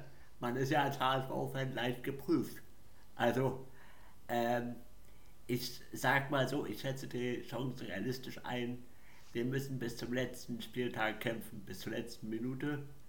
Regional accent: Mecklenburg-Vorpommern, Germany; ich bin aber auch im Amateurfußball viel unterwegs hier in meiner Heimatstadt und im Landesliga MV

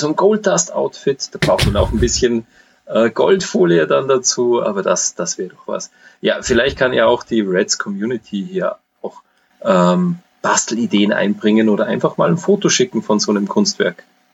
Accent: Austria; Alufolie sagt man ja bei uns in Österreich auch

